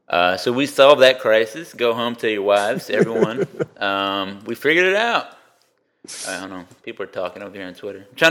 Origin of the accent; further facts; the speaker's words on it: San Antonio, Texas, United States; I mean, I'm from San Antonio, so it's going to be kind of awkward hearing people